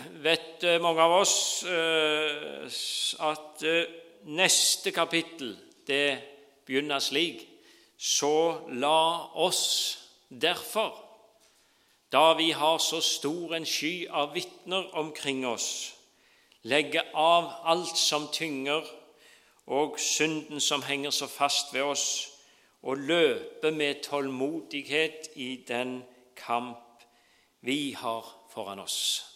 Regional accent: Rogaland, Norway; der jeg vokste opp, på en liten øy i Ryfylke, for å si det veldig beskjedent, for det er også en fin øy

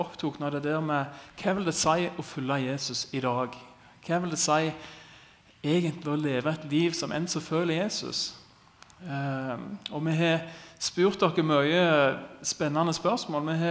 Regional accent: Vigrestad, Rogaland, Norway; Jeg kommer også fra Vigrestad. Jeg er oppvoksen der, og hele livet mitt, utenom noen lite år kanskje, har jeg bodd der.

